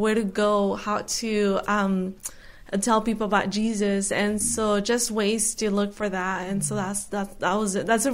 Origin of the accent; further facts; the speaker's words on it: Selma, California, United States; No, I'm actually from Selma area, I guess. Fresno County, I guess you would call it. I graduated from Selma High School, went to Fresno Pacific, been here 5 years already.